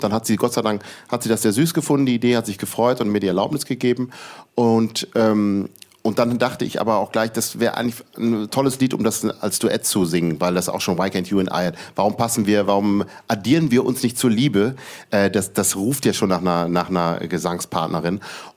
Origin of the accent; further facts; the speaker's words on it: Ibbenbüren, North Rhine-Westphalia, Germany; Ich bin ja noch nicht mal Osnabrücker. Ich komme aus der Nähe von Osnabrück, aus Ibbenbüren, eine Kleinstadt. Und ich bin auch kein Niedersachse, sondern Westfale.